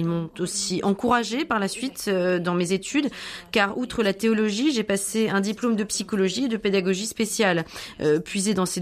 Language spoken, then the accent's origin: French; Louny, Ústí nad Labem Region, Czechia; Je suis originaire de la ville de Louny, située en Bohême du Nord, qui a une tradition hussite.